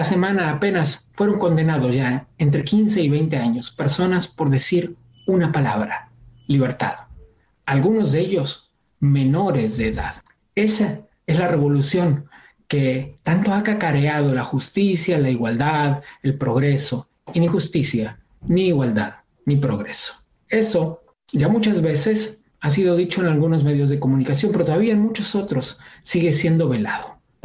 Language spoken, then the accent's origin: Spanish; Argentina; born there; Nací en Argentina, aunque ya he vivido en algunas otras partes del mundo, pero el chiste es que nací en este país